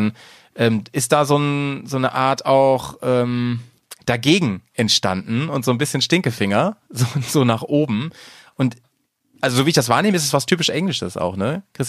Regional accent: Lower Saxony, Germany; ich bin ja bei Hannover groß geworden

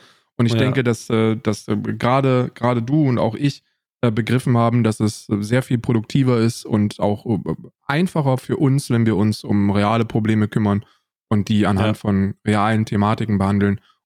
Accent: West Germany, Germany; Ich hab dann als Westdeutscher gesagt

